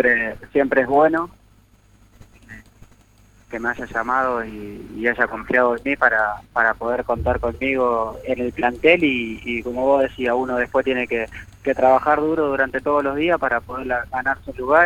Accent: Rosario, Santa Fe, Argentina; yo soy de Rosario, ¿no es cierto?

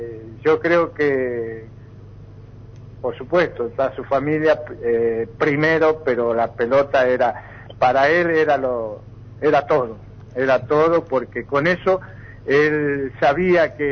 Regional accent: Tucumán, Argentina; yo más me acostumbraba a, como tucumano, al mate cocido.

